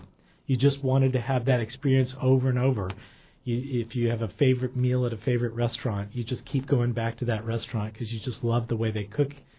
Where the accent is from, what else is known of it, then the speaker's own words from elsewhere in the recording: Houston, Texas, United States; accent: Texas; I grew up in Houston, as I mentioned, and I've done my best to get rid of my Texas accent, but I grew up speaking French because of my next-door neighbors, being from France.